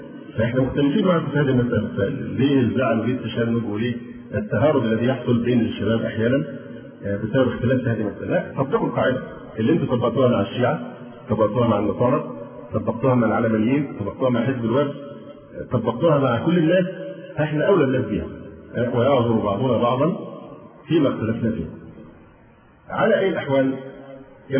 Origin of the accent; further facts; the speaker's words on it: Egypt; ينفع عندنا في مصر اللعب بهذه الورقة،